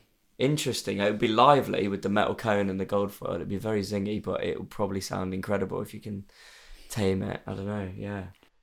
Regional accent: Chesterfield, East Midlands, United Kingdom; Yeah, I'm from Chesterfield, and I went to school in Derbyshire.

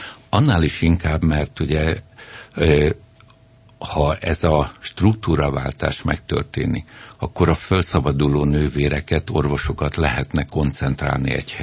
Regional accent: Kecskemét, Bács-Kiskun, Hungary; elég sok házi orvos kollégával beszélgetek és ismerek odahaza Kecskeméten.

